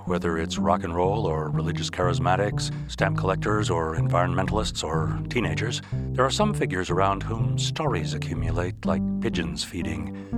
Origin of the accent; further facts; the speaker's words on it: Midwest, United States; But, you know, growing up in the Midwest, where I first became aware that there were other types of people in the world